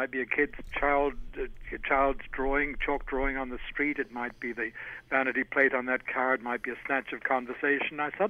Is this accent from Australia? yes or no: yes; Australia; I'm an Australian.